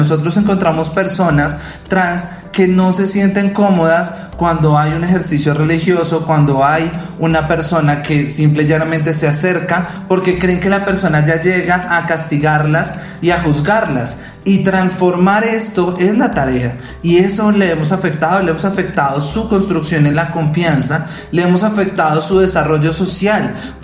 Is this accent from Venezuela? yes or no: yes; Venezuela; Y además de ser trans, entonces soy una persona venezolana que no está regular en el país